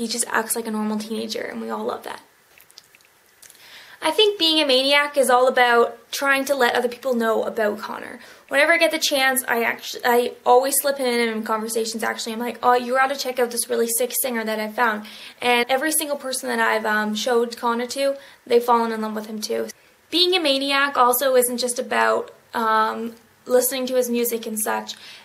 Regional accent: Canada; I'm 19 years old, and I'm from Canada.

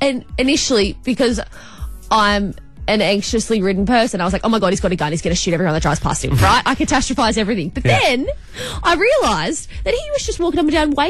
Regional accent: Goulburn, New South Wales, Australia; We used to live on a main drag when we were growing up in Goulburn.

